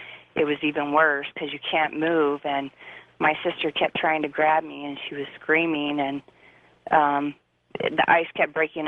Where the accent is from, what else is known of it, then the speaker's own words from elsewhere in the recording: Indiana, United States; I was born in Indiana, grew up in Indiana.